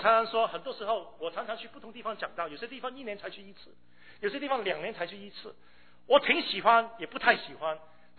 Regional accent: Hong Kong; moved away; 我从香港移民过来，1973年过来的时候坐飞机过来

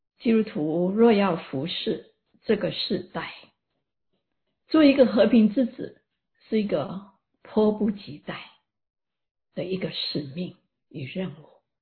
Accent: Hong Kong; 我也是中国人，在香港长大，很关心这几年在香港发生的政治与社会的动荡

